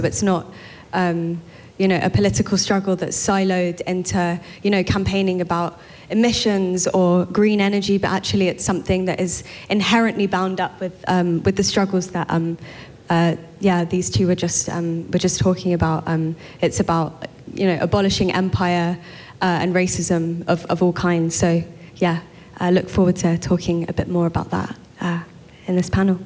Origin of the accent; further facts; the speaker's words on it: London, United Kingdom; I'm from London.